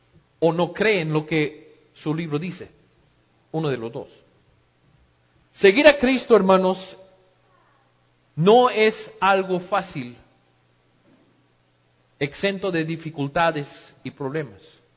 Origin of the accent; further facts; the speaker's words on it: United States; en el colegio de Columbine, en el estado de Colorado, en mi país